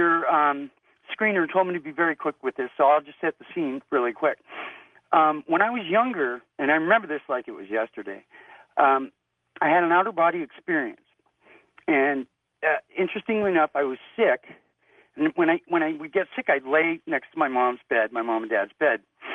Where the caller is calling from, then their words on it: Reno, Nevada, United States; I'm calling you from Reno.